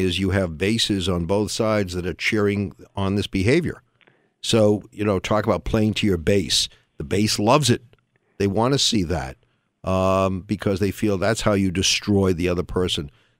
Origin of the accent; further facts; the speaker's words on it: Massachusetts, United States; And I should mention, Reverend, that Speaker is from Massachusetts, my home state.